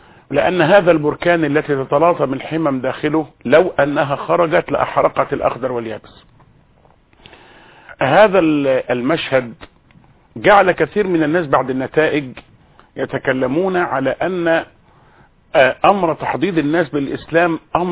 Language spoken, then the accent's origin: Arabic; Egypt; ولا أقصد منا كمسلمين أو كنوع معين من الناس، أقصد كمصريين